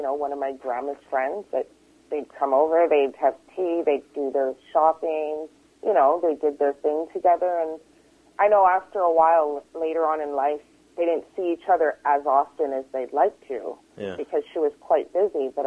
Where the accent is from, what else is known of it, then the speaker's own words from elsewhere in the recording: Jamaica; That's being Jamaican, of course, that's somebody we discuss.